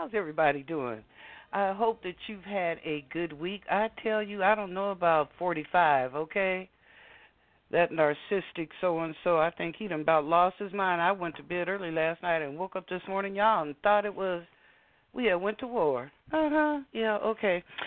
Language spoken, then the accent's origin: English; Washington, United States; So tonight, I'm from Washington State, and I'm featuring one of our very own